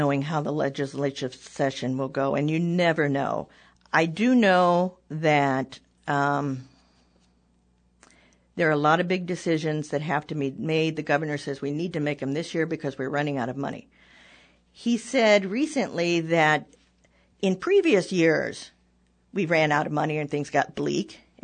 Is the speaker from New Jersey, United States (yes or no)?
no; Indiana, United States; I grew up in Indiana